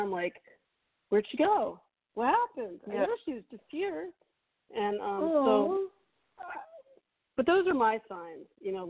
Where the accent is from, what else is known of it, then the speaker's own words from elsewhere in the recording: New York, United States; I'm originally from New York, too.